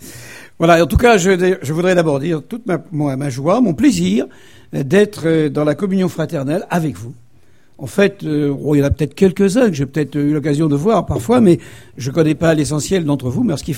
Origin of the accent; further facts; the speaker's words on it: Occitanie, France; quand on vient de l'Aveyron, dans les Midi-Pyrénées